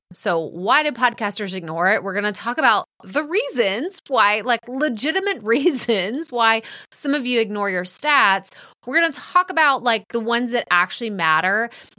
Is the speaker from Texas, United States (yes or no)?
yes; Texas, United States; accent: Texas; along with my funny Texas accent that everyone loves to remind me of.